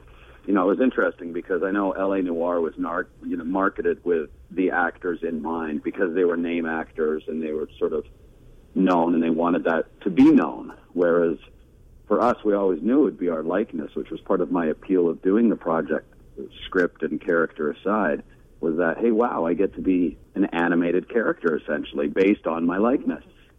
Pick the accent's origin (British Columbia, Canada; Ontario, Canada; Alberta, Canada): Alberta, Canada; Calgary; I started in Canada growing up doing theater in Calgary in my hometown.